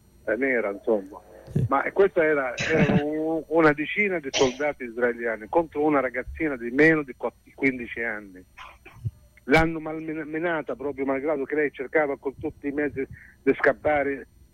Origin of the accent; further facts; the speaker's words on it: Nablus, West Bank, Palestine; io sono di Nablus, figlio di Nablus, insomma, la conosco bene, come conosco tutta la zona